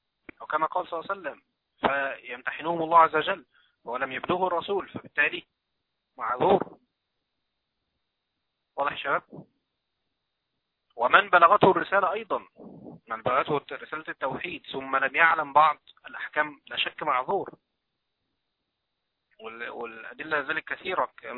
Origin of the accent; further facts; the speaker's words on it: Egypt; بخلاف واقع الجهل المنتشر عندنا في مصر.